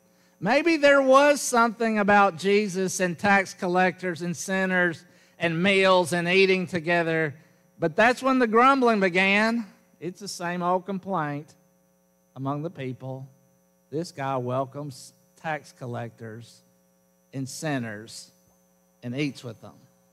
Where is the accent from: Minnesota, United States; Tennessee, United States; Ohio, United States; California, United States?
Tennessee, United States; Jackson; When I was growing up in Jackson, Tennessee, we had a great neighborhood. We played together. We were all about the same age, about 15 kids.